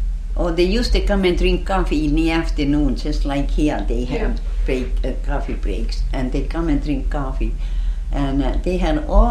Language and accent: English; Finland; now in United States; That was 1902, you know, when I come from Finland.